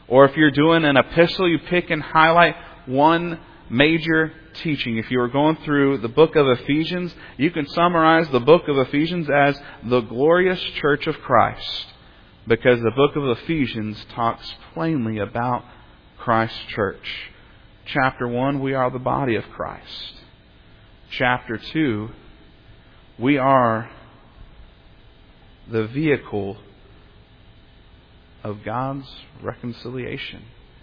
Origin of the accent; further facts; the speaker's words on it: Texas, United States; I grew up in Texas. I don't really know much Spanish